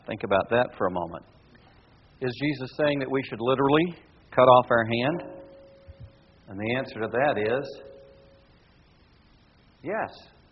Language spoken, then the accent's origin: English; Myrtle Beach, South Carolina, United States; I was raised on the Atlantic Ocean. Our home was as close to the Atlantic Ocean in Myrtle Beach, South Carolina